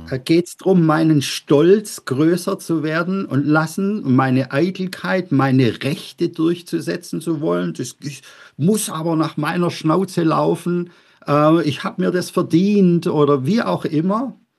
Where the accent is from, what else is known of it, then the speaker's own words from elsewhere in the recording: Baden-Württemberg, Germany; Also im Schwäbisch, ich bin ja Schwabe, wir sagen, ha, jeder muss halt sein Kreuz tragen.